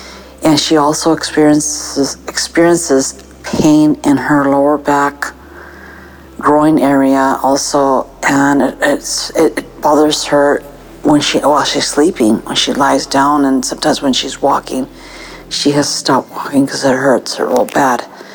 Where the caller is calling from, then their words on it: California, United States; I'm calling from California.